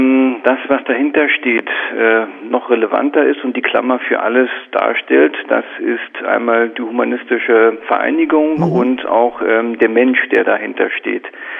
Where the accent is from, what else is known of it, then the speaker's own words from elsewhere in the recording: Berlin, Germany; Also als Berliner würde ich mal ein bisschen flapsig sagen